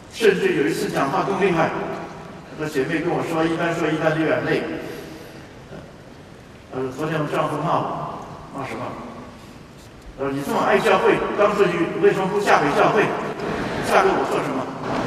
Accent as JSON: {"language": "Chinese", "region": "Beijing", "country": "China", "tie": "born or raised there", "said": "我是生长在北京，但是我的老家是河北保定，所以我也知道一些乡下的情形。"}